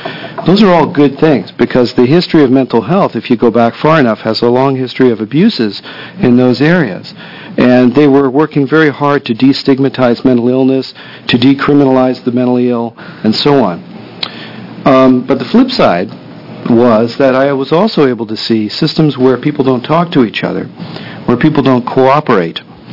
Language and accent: English; Toronto, Ontario, Canada; moved away as an adult; also born or lived in Belgium / Ohio, United States; I'm Canadian. I grew up in Toronto. I went to medical school in Belgium, and I did my residency training in Cleveland, Ohio